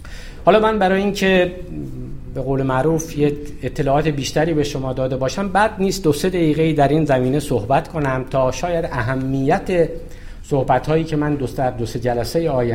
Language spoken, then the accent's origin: Persian; Shiraz, Fars, Iran; من هم اهل شیرازم